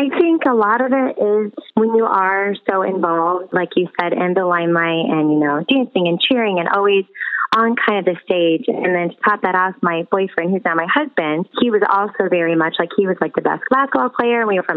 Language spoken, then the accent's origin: English; Illinois, United States; I'm from Illinois, and it actually happened in Minnesota.